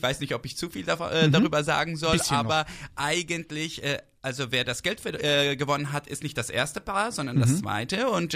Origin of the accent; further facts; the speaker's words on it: Bonn, North Rhine-Westphalia, Germany; also born or lived in Istanbul; Also ich komme aus Bonn eigentlich. Ich bin, mhm, in Bonn auf die Welt gekommen, aber danach war ich auch in Istanbul lange Zeit